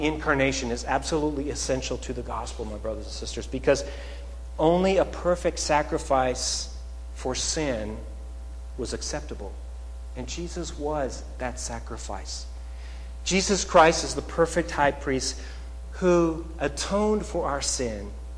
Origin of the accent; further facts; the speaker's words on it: Red Deer, Alberta, Canada; When I was a lad growing up in Red Deer, Alberta, Canada, I attended a small Christian school.